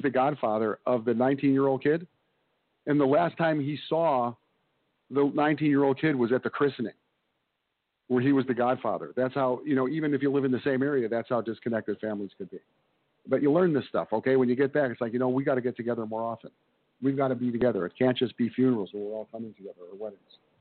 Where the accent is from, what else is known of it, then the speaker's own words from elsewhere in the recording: Chicago, Illinois, United States; especially since I am in my hometown of Chicago. This is a rough area too, man. Chicago is not for pussies.